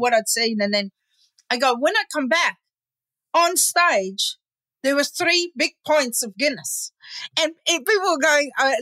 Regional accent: South Africa; as in I am South African and I have a sofa and she has an oversized sofa from South Africa.

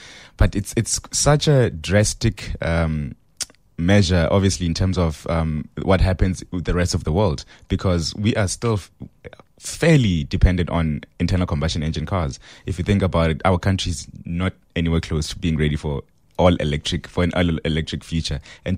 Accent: South Africa; especially being South African

